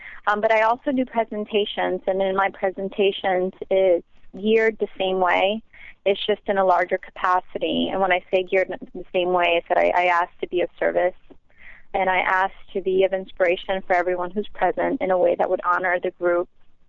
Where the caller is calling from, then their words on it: Clearwater, Florida, United States; Actually, I'm here in Clearwater.